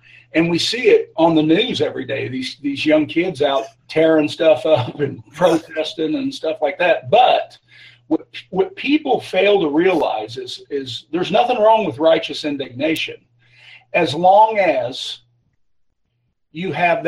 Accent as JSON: {"language": "English", "town": "Granite City", "region": "Illinois", "country": "United States", "said": "I'm from Granite City, Illinois."}